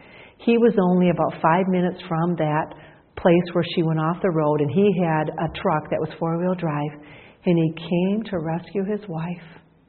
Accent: Michigan, United States; and we're from Michigan, and the weather was horrendous.

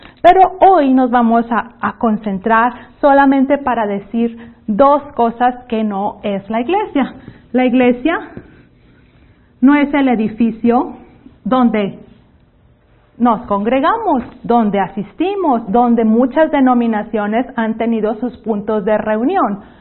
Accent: Mexico; accent: northeastern Mexican; mi acento es de una región del noreste de México, y por eso es un poco golpeado a comparación de algunas otras regiones de América, donde tienen un acento muy pausado

